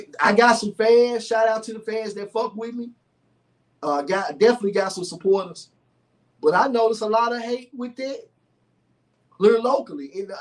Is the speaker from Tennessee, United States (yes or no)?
yes; Memphis, Tennessee, United States; I'm from North Memphis. I'm from that side of town. I grew up around same people